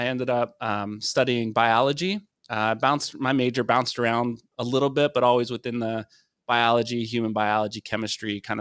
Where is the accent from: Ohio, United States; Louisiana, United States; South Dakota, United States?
Ohio, United States; Cincinnati; I grew up in Cincinnati, Ohio